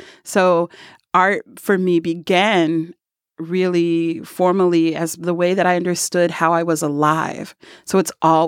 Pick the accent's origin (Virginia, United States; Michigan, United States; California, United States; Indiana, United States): California, United States; Los Angeles; also born or lived in Loveland, Ohio; now in Pittsburgh, United States; I grew up in Los Angeles. So I've had a really dynamic living experience because I grew up in my formative years in Los Angeles, which was for me a true melting pot.